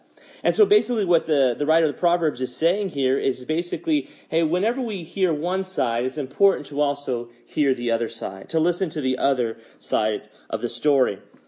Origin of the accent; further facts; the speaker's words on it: Texas, United States; You see, when I was growing up in South Texas, I was in love with the ocean.